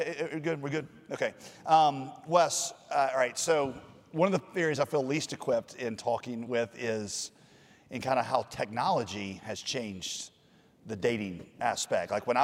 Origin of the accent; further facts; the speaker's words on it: West Virginia, United States; I'm from West Virginia, and that line was blurred a little bit